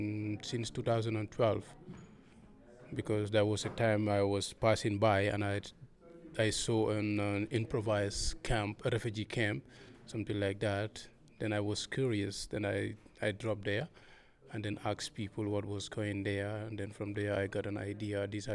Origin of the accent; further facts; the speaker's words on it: Gambia; also born or lived in Italy; now in Germany; I am from Gambia, and I came to Germany in 2011. But before Germany, I was in Italy, where I asked for a political asylum, and my asylum has been accepted. So I live there